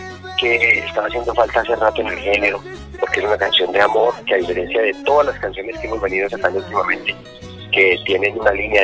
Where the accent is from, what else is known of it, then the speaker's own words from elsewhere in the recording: Colombia; llegué a la capital, salí del campo y me fui a trabajar como mensajero a Bogotá.